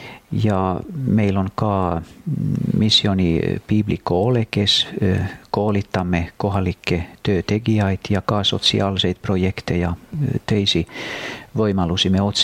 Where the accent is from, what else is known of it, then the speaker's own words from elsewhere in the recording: Finland; Estonian is a second language; now in Stockholm, Sweden; Ma elan praegu Stockholmis oma Eesti naisega, kes on Saaremaalt pärit ja mul on 5 last. Olen soomlane ja olen praegu Eestis.